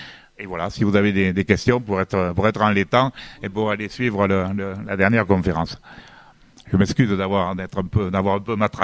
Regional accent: Le Bousquet-d'Orb, Occitanie, France; Puisque je suis originaire du bassin de l'Hérault, du bassin de Grèce-Sacre, le Bousquet-Dor

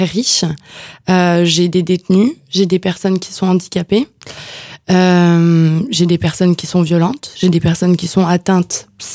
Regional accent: Hauts-de-France, France; now in Montpellier, France; Je viens du Nord, du coup je suis une ch'ti. Et je suis arrivée à Montpellier pour faire le métier de mes rêves.

